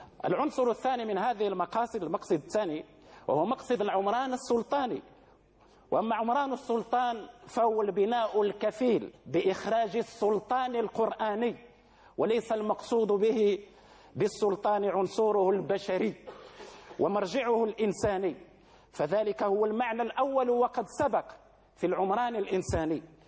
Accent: Morocco; في بلدنا المغرب

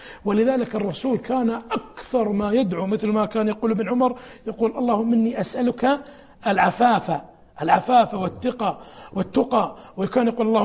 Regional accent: Saudi Arabia

